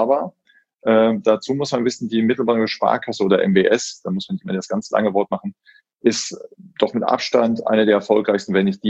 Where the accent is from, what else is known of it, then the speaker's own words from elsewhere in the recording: Solingen, North Rhine-Westphalia, Germany; now in Frankfurt, Germany; Ich komme ganz gebürtig aus Solingen, also in Messerstadt. Und bin da auch aufgewachsen. Habe dann relativ früh berufsbedingt den Wechsel nach Frankfurt gemacht. Und aber ganz ursprünglich mal Solingen.